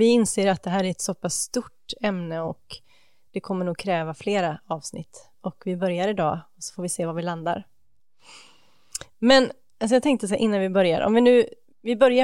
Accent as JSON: {"language": "Swedish", "town": "Gothenburg", "region": "Västra Götaland County", "country": "Sweden", "tie": "born or raised there", "moved": "as an adult", "said": "jag kom ju från Göteborg ursprungligen. Växte upp där mina första 20 år. Och var då med i dåvarande Örebromissionens Saronkyrkan heter det i Göteborg."}